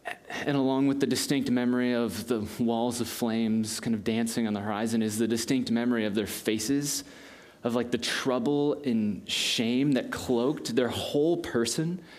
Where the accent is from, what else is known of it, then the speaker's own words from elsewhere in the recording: San Diego, California, United States; I grew up in San Diego, so this weather is crazy. But growing up in San Diego, and specifically in Southern California